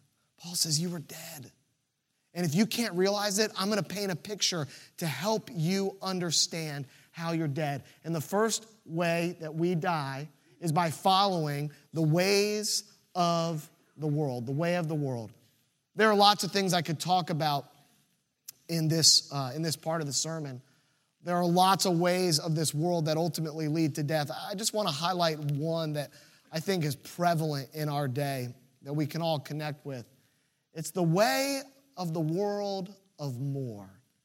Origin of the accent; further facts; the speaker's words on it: Virginia Beach, Virginia, United States; But you see, we grew up in Virginia Beach. We know the ocean.